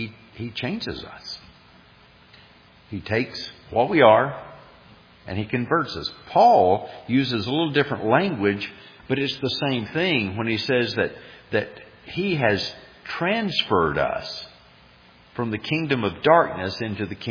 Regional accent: Alabama, United States; you know, I grew up in Northeast Alabama

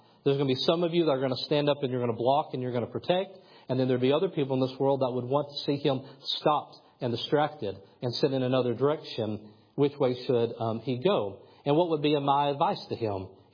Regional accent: Kentucky, United States; I didn't because I'm from Kentucky and I only have a basketball.

